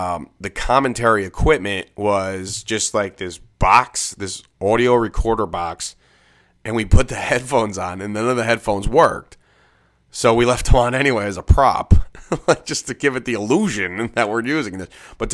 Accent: New Jersey, United States; And I'm from New Jersey, so when I go into New York and I travel on these highways

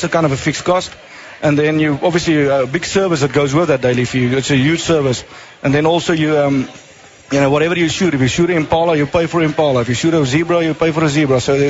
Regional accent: Limpopo, South Africa; I'm from South Africa.

